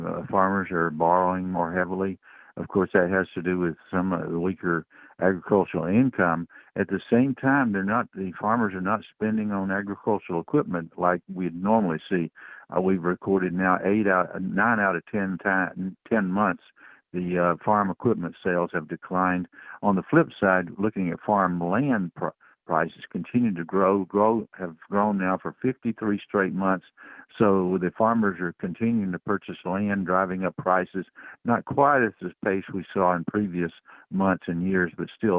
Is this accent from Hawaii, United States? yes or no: no; Georgia, United States; I grew up in Georgia, so that's the way you got to be if you grew up in Georgia.